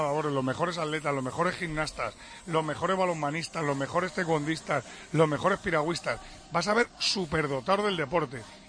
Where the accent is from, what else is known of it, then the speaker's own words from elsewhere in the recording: Spain; nos sentimos identificados con ellos como españoles.